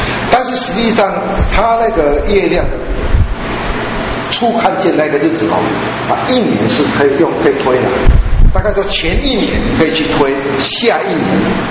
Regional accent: China; 所以我们中国人有农历的二十九跟三十，对不对？我们中国人有二九三十

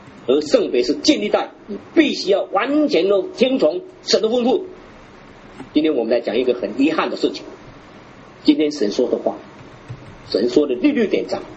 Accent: China; 我们中国人有一句话说呢，你呢一定要注意到礼

